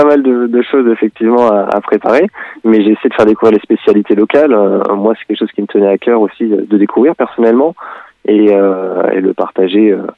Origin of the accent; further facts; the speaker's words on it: Lille, Hauts-de-France, France; Moi, ça me change du nord de la France où je vais habituellement, parce que je suis lillois.